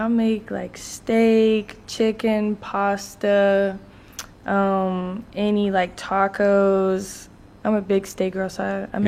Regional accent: Mobile, Alabama, United States; now in Birmingham, United States; Like, I came from Mobile, so, I had a little bit

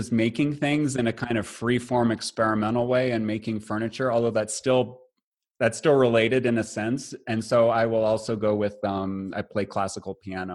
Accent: Midwest, United States; from growing up in the Midwest and always being around the kind of agriculture and then the kind of industrial cities of the Midwest as well

